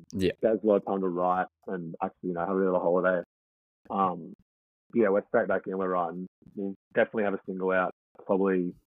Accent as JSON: {"language": "English", "country": "Australia", "said": "I think we've been told it's hard to sell tickets in Germany and France as an Australian man."}